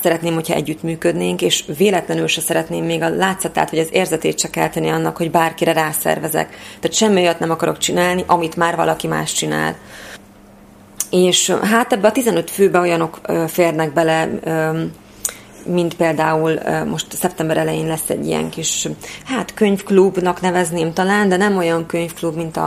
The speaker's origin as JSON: {"language": "Hungarian", "town": "Orosháza", "region": "Békés", "country": "Hungary", "tie": "born there", "said": "én azért ide születtem, hogy itt legyek boldog, és itt boldoguljak. És nem csak Magyarországra gondolom, hanem Orosházát is értem ez alatt. Valamiért én szeretek itt lenni"}